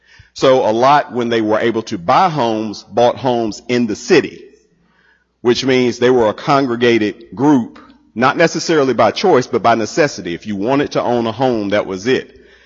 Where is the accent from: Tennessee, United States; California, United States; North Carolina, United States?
North Carolina, United States; So a lot of you know I'm originally from Lee County.